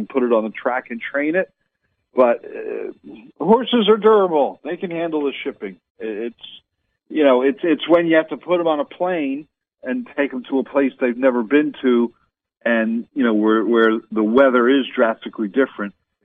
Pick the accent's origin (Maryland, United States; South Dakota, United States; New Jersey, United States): New Jersey, United States; Flemington; Deal Valente Farms up in my hometown, where I was born, Flemington, New Jersey.